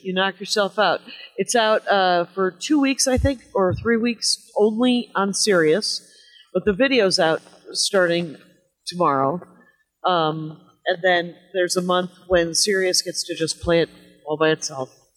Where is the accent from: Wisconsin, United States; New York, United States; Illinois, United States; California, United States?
Wisconsin, United States; South Milwaukee; then I'm in my hometown, South Milwaukee.